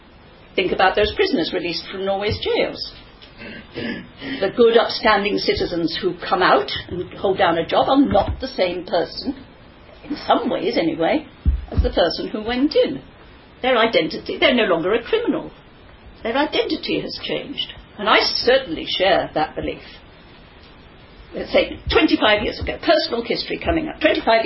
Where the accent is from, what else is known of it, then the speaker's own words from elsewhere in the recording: England, United Kingdom; I'm English back so many generations, because I come from lower class origins, so you can't go back too far.